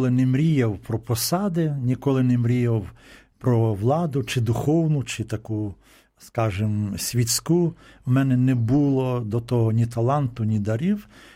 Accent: Lviv Oblast, Ukraine; Я з Львівщини, так.

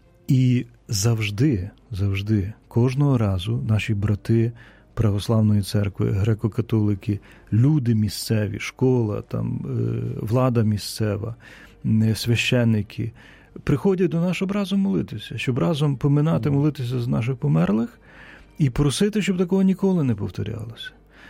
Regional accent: Kyiv, Ukraine; якщо я говорив, що я з Києва

